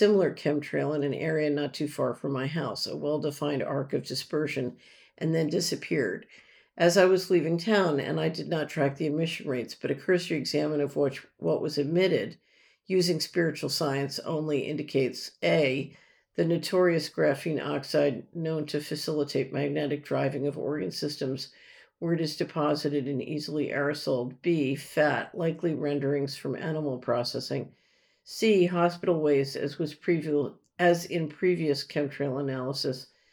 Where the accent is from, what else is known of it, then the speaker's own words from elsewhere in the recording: San Francisco, California, United States; As a born and raised San Franciscan, I am deeply offended by the way my hometown has turned into a spear point of tyranny, 12 and up, no less.